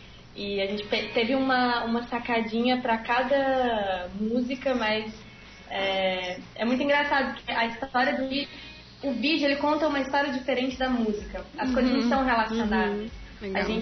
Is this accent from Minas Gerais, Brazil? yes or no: no; Araguaína, Tocantins, Brazil; a gente enche a boca para falar que somos de Araguaína, que somos Tocantins, e contar um pouco desse lugar sempre foi uma vontade, assim.